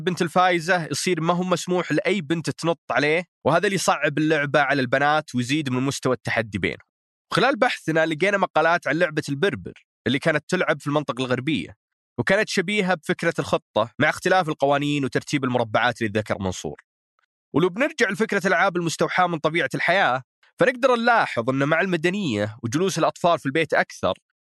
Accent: Taif, Makkah Province, Saudi Arabia; طفولتي في الطائف مرتبطة بمباريات الكورة مع عيال الحارة، وملعبنا في البراحة جنب المسجد

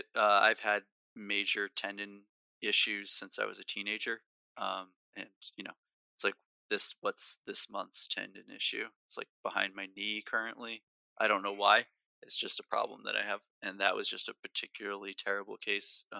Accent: New Jersey, United States; Because I grew up in North Jersey, we'd go into New York to see bands play.

